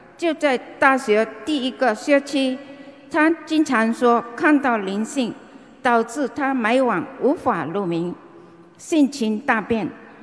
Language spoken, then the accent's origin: Chinese; Malaysia; 我是来自马来西亚的